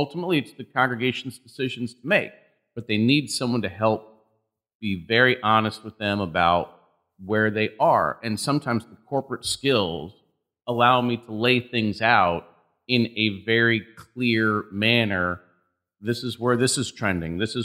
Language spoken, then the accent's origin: English; Hartford, Connecticut, United States; also born or lived in Marlborough; growing up in Hartford, having spent a bunch of time in Bloomfield, having a lot of friends in Bloomfield, very familiar with Bloomfield, and then having lived in Marlboro and other places before